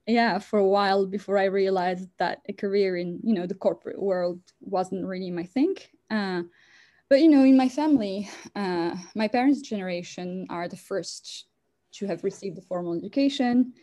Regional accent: Casablanca, Casablanca-Settat, Morocco; And so I grew up in Casablanca, which is a big, one of these really big, noisy, overwhelming cities that are developing rapidly and with lots of wealth and social inequalities.

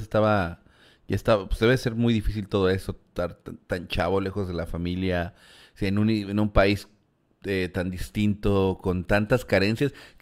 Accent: Mexico; Nosotros como mexicanos somos gente cálida, gente amable

